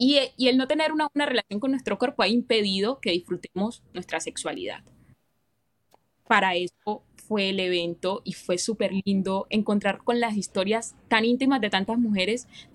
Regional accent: Quibdó, Chocó, Colombia; now in Armenia, Colombia; yo soy de Quibdó, Chocó. Actualmente vivo en Armenia, estudio medicina, tengo 25 años

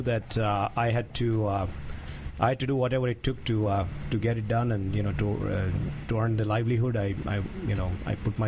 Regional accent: India; moved away as an adult; now in United States; From India.

